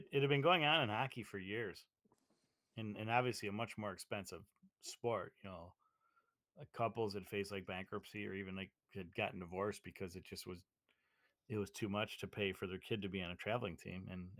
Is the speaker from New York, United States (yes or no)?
yes; Buffalo, New York, United States; He was he played for my hometown Buffalo Braves and one of the more prolific scorers.